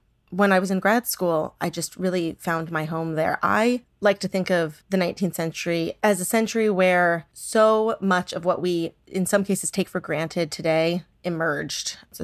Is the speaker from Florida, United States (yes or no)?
no; San Diego, California, United States; And I grew up in San Diego. My mother is Cuban American.